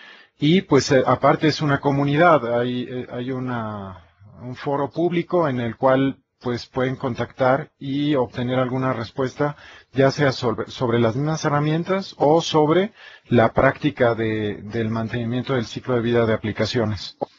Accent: Mexico; soy consultor senior de México

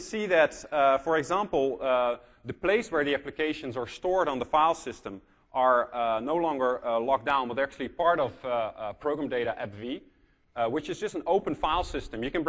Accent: Netherlands; I come from the Netherlands, a little country in Europe.

